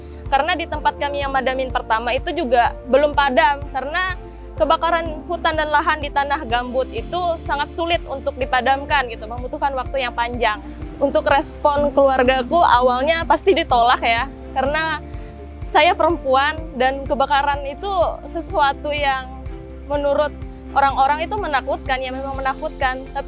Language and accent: Indonesian; Palangkaraya, Central Kalimantan, Indonesia; Aku berusia 23 tahun, aku berasal dari Kalimantan Tengah, Palangkaraya.